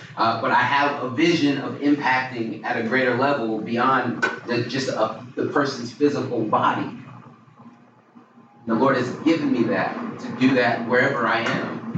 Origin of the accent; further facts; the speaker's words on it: Arizona, United States; born there; I mean, I was born in Arizona. I've been all over the place and ended up here.